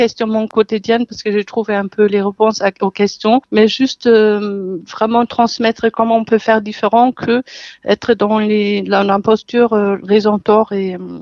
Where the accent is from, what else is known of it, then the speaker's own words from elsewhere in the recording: Germany; French is a second language; now in France; déjà pour expliquer mon petit accent, je suis d'origine allemande et je vis en France depuis 1984 et j'ai la nationalité depuis.